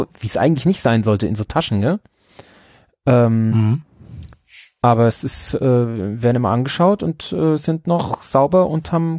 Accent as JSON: {"language": "German", "town": "Pflaumheim", "region": "Bavaria", "country": "Germany", "said": "über einen der Nachbarkinder in Pflaumheim damals, wo ich herkomme"}